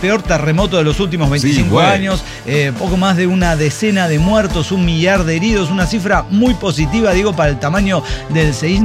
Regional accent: Bolivia; es porque soy boliviano, ¿verdad?

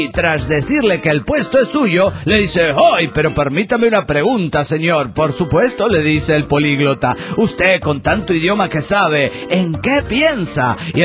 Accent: Granollers, Catalonia, Spain; de Granollers, España.

